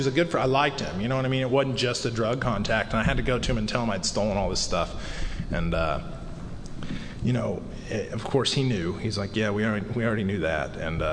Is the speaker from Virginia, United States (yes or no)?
no; Houston, Texas, United States; but I was from Houston. I didn't care.